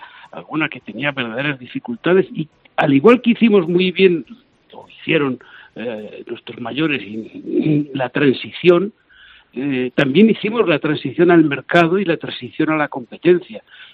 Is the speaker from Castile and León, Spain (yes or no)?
no; Region of Murcia, Spain; ocurra en Murcia, de donde vengo, lo pagamos todos los españoles